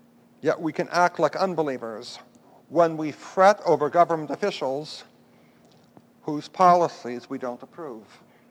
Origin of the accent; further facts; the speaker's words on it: Florida, United States; I'm from Florida, and often I think of the hurricanes.